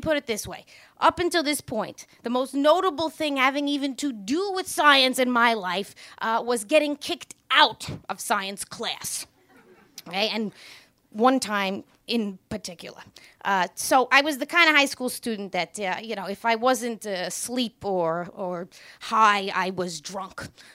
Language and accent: English; Queens, New York, United States; I am a bartender from Queens.